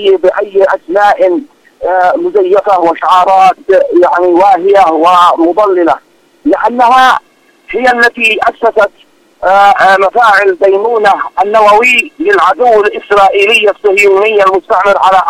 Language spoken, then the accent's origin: Arabic; Yemen; وأنا رجل من اليمن